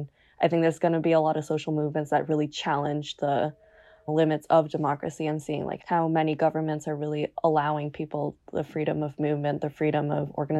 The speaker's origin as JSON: {"language": "English", "region": "New Jersey", "country": "United States", "tie": "born or raised there", "said": "So obviously I'm American. Mm-hmm. And having grown up in New Jersey, I think like I was really taught about pretty much everything."}